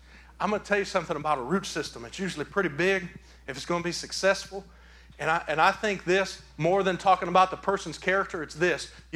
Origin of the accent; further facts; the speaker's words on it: Michigan, United States; I am from Michigan. We do it different up there.